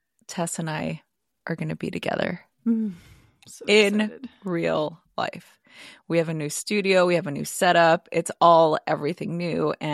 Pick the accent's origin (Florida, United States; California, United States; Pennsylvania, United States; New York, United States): California, United States; Los Angeles; Growing up in East LA during the 92 LA riots, it left me searching for meaning, for mentors, for a way to truly understand the purpose of life.